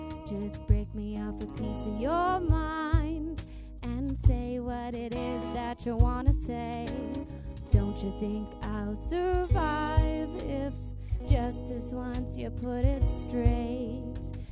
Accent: New Jersey, United States; I grew up in New Jersey, where that's like a very competitive area for that art.

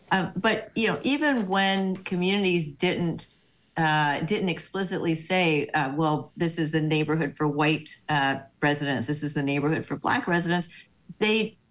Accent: Houston, Texas, United States; So I grew up in Houston, the only large American city without zoning, and it's a bit of a hodgepodge.

